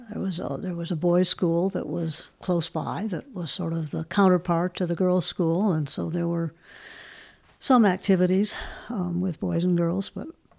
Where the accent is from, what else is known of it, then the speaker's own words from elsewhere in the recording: Wisconsin, United States; I was born outside of Milwaukee. I'm the oldest of four siblings. Had a wonderful family life. We lived in the country right from the get-go.